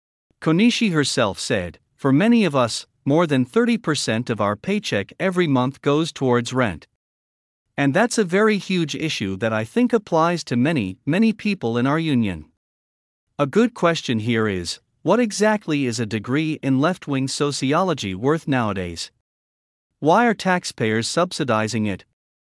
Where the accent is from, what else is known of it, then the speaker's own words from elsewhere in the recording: Michigan, United States; I grew up near Detroit in the 1960s and 1970s